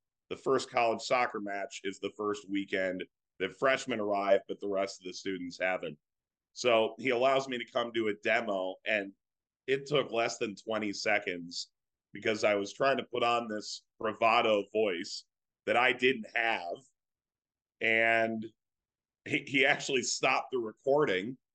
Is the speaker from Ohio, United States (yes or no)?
yes; Cleveland, Ohio, United States; I grew up in Cleveland, so I grew up in the LeBron James era.